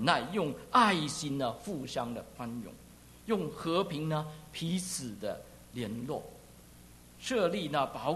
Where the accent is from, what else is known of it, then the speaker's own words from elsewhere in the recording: Zhongshan, Guangdong, China; moved away as an adult; 我回到中山的时候啊，我再不认识什么地方路了，我的老家呀都改变了。